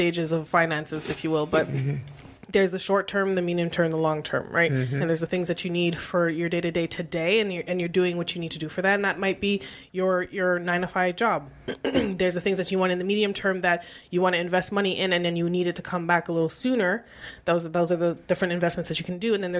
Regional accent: Canada; I think that's part of being Canadian and as someone who needs healthcare.

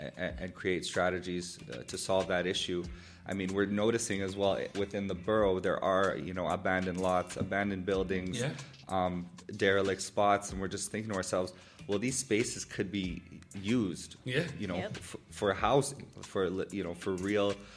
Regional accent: Montreal, Quebec, Canada; So growing up in Côte des Neiges was great

